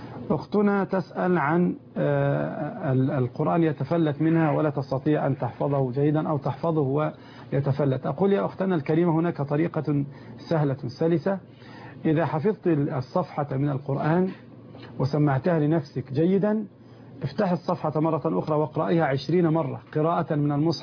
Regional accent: Egypt; اللهم عندنا في مصر ولي أمورنا خيارنا

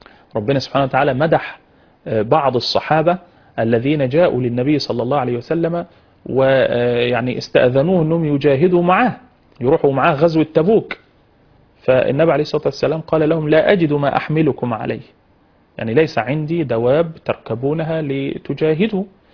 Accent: Egypt; احنا عندنا في مصر بنسميه الفرح

